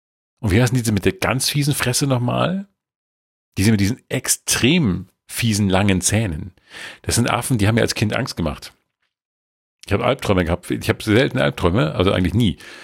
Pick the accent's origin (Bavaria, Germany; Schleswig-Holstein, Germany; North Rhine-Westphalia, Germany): Bavaria, Germany; Ich bin eine Bayerin. Servus, miteinander.